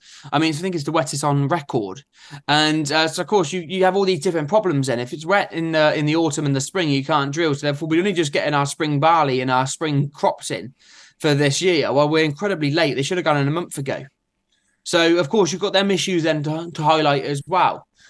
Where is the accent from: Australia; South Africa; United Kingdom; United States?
United Kingdom; Chipping Norton, South East England; I'm just like this, I'm a guy from Chippy Norton.